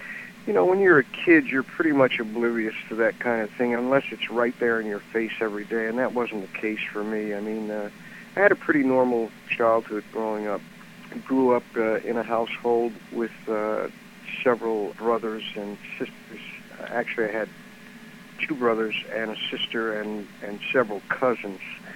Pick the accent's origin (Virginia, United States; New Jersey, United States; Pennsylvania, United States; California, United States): New Jersey, United States; Paterson; I was born in Paterson, New Jersey in 1943.